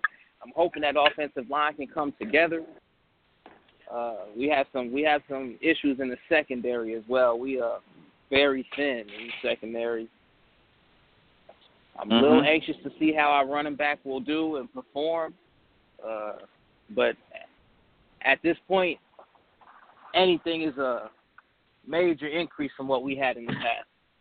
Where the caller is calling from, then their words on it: Atlanta, Georgia, United States; I'm calling from Atlanta, Georgia.